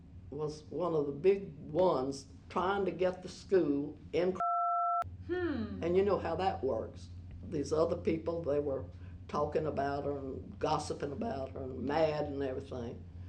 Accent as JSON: {"language": "English", "region": "Georgia", "country": "United States", "tie": "born there", "said": "I was born in Fulton County, Old Melton County."}